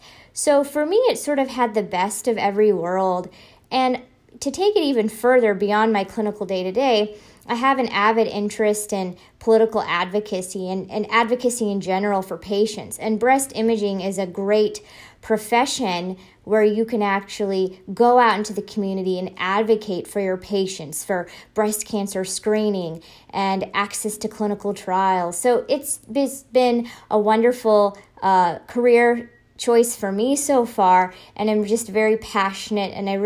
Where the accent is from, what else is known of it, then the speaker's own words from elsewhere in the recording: Chillicothe, Missouri, United States; So I actually grew up in rural Northwest Missouri. So I grew up in a small town called Chillicothe of about 8,000 people.